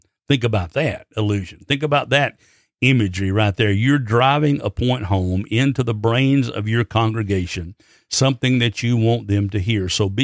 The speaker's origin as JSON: {"language": "English", "region": "Alabama", "country": "United States", "tie": "born or raised there", "lives_now": "North Carolina, United States", "said": "I'm from Alabama, and I live here in the mountains of North Carolina, and I hear a lot of preachers who talk just like this."}